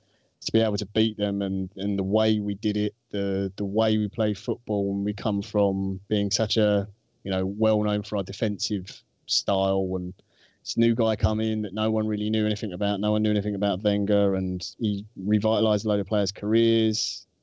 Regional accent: London, United Kingdom; now in Essex, United Kingdom; I was born in London. I live out in Essex now, as most of the listeners know. But yeah, all the family's from North London, all Arsenal fans, was brought up around it.

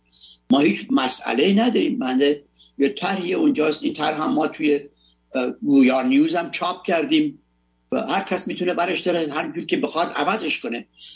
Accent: Iran; ما هممون ایرانی هستیم، ما ایرانی هستیم

